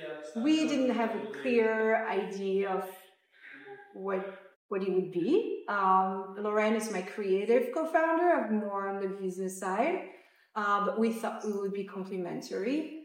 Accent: France; English is a second language; moved away as an adult; now in United States; I was born and raised in France, came to the US in 2006 for my MBA degree.

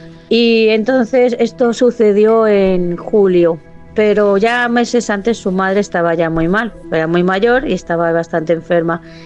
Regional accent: Madrid, Community of Madrid, Spain; Soy de Madrid, España, vivo en la capital.

